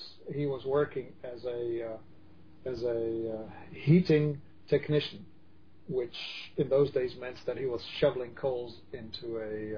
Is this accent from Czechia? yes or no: yes; Czechia; when I was growing up, I grew up in Czechoslovakia. Back then, it was a communist country.